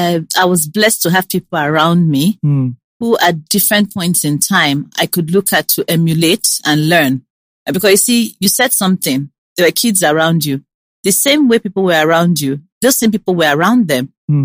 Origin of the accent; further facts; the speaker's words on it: Benin City, Edo, Nigeria; Born and bred.